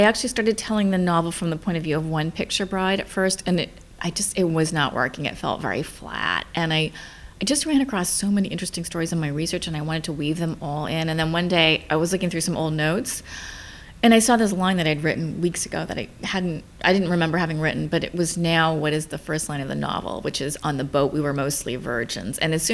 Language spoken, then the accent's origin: English; California, United States; I mean, I grew up in California, so I know about the landscape there